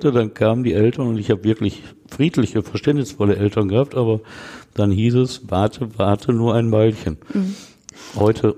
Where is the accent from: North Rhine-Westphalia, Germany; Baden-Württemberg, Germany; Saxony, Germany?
North Rhine-Westphalia, Germany; Essen; In meiner Heimatstadt Essen hat es mal eine Serie von Frauenmorden und Vergewaltigungen gegeben